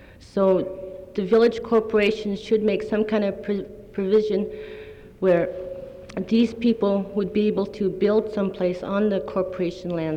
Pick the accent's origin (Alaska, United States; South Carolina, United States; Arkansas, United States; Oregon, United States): Alaska, United States; Nondalton; from Nundalton